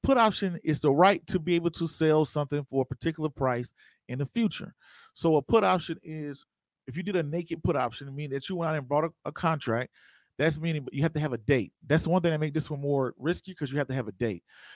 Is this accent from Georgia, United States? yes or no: yes; Waynesboro, Georgia, United States; I'm not from Atlanta. I'm from Georgia. I'm from a small town, Waynesboro, Georgia